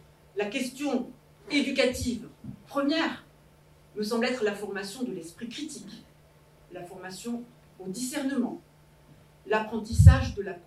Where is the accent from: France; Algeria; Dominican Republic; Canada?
France; South-West France; accent: South-West French; On avait un accent dans le Sud-Ouest, on avait un accent, alors je sais que ça s'entend encore quand je vous parle à la radio, mais on avait un accent très prononcé.